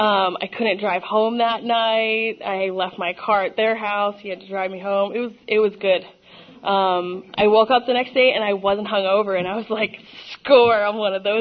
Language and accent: English; Pittsburgh, Pennsylvania, United States; I grew up in Pittsburgh, Pennsylvania.